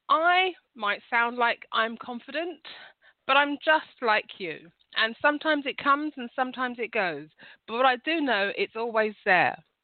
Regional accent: London, United Kingdom; I'm from London. So if you're not used to this accent, I can't apologise, but this is who I am.

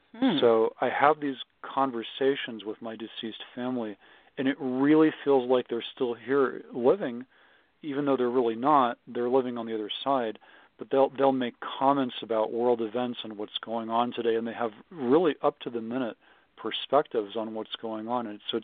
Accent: California, United States; now in Boulder, United States; I'm actually from California, but I've lived here for 3 years now.

